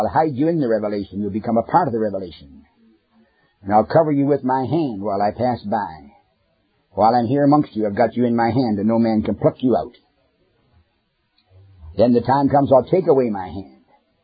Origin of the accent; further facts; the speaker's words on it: Canada; born there; I'm a Canadian by birth.